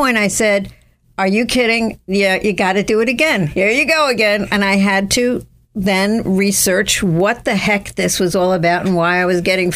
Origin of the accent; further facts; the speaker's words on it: Hicksville, New York, United States; I grew up in Hicksville, Long Island.